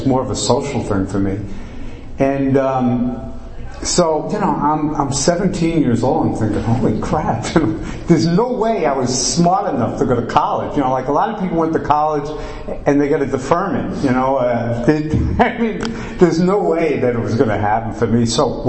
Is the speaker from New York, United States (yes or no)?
yes; New York City, New York, United States; You know, I'm originally from New York City, Queens, and from an Irish Catholic neighborhood.